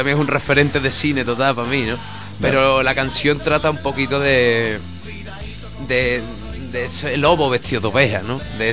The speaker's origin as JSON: {"language": "Spanish", "town": "Seville", "region": "Andalusia", "country": "Spain", "said": "Que viví en Granada, ¿no? Yo soy sevillano, pero un año muy bonito de mi vida lo he vivido allí."}